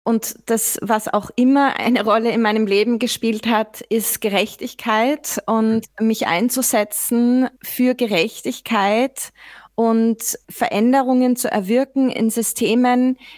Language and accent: German; Nuremberg, Bavaria, Germany; Und ich bin auch aufgewachsen in einer Umgebung. Ich komme ursprünglich aus Franken, aus Deutschland, aus Nürnberg. Und da bin ich aufgewachsen mit Fleisch.